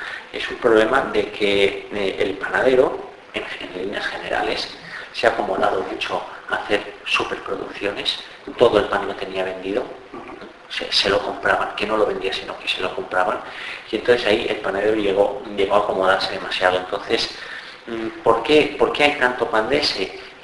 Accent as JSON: {"language": "Spanish", "town": "Badalona", "region": "Catalonia", "country": "Spain", "tie": "born there", "said": "Yo vengo de familia panadera, nací en una panadería en Badalona, y era una panadería muy tradicional"}